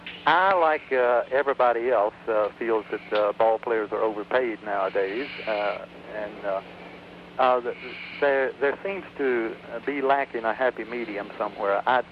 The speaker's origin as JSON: {"language": "English", "region": "North Carolina", "country": "United States", "tie": "born or raised there", "said": "growing up in the South and in North Carolina, I've never been in favor of strikes because there's not that many labor unions in North Carolina"}